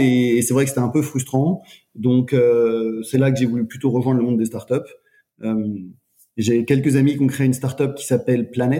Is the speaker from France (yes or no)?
yes; France; Moi, je suis Français